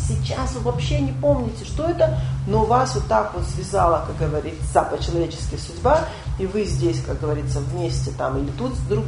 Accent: Belarus; я просто сама из Беларуси, у нас такой анекдот ходил

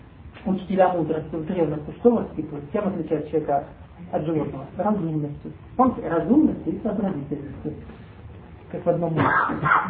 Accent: Kabardino-Balkaria, Russia; also born or lived in Siberia; Я долго жил в мусульманской республике, в школу заканчивал, в Кабардино-Балкарии, мальчик. Я родился в Сибири там.

